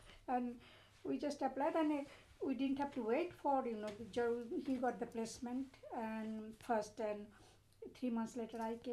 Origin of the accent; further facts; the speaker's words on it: Kharagpur, West Bengal, India; born there; I was born in India, in West Bengal, place called Kharagpur. I was born, it is West Bengal.